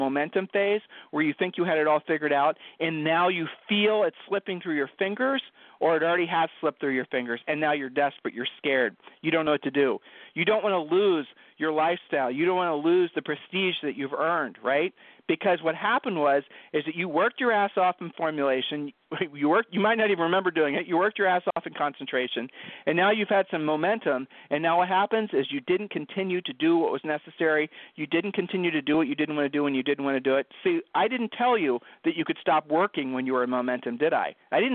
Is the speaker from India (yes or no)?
no; Ohio, United States; I mean, I'm from Ohio. I still get geeked up about that, but he doesn't, you know.